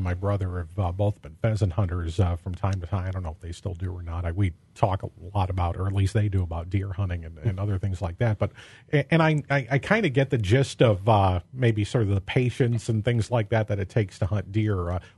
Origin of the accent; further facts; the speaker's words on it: Kewanee, Illinois, United States; you're from not too far from where I grew up in Kiwanee